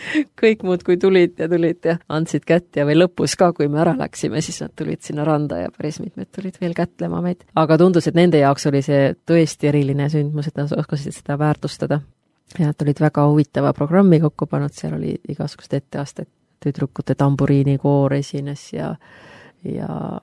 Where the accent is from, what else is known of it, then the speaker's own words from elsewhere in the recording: Finland; Mul meenus ka see, minu kodukandis Soomes on üks vald või üks kogudus, maakogudus